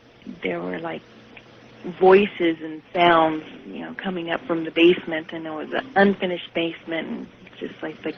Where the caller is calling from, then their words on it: Washington, United States; I'm from Washington.